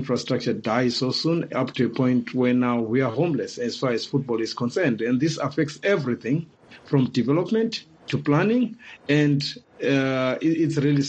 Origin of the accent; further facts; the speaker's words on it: Mpopoma, Bulawayo, Zimbabwe; When I grew up in Mpopoma, the then government were allocating monies to improve community.